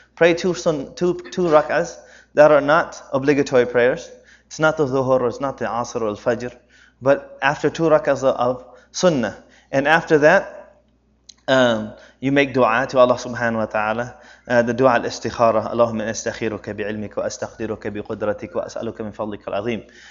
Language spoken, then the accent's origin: English; United States; And of course, me being growing up in the United States